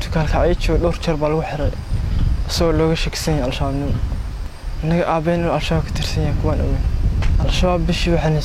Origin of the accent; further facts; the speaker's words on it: Galkayo, Mudug, Somalia; Waxaan ku dhashay magaalada Gaalkacyo, gaar ahaan xaafad Israac.